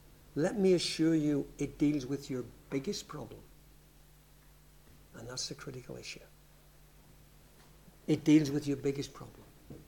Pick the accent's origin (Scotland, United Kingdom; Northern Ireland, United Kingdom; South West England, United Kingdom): Northern Ireland, United Kingdom; Belfast; now in Yorkshire, United Kingdom; this past week I've been back to my hometown of Belfast. I hope you spotted that it wasn't a pure Yorkshire accent. But I've been back to my home city.